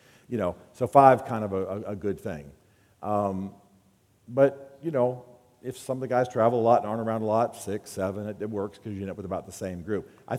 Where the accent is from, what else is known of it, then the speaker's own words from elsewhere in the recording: United States; the reason I joke about Indians is that I'm Native American.